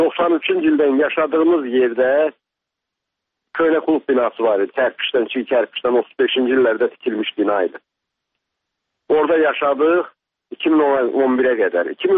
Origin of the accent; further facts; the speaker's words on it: Beylagan District, Azerbaijan; born there; also born or lived in Füzuli; Mən 1956-cı il təvəllüd Buzdanovda doğulmuşam.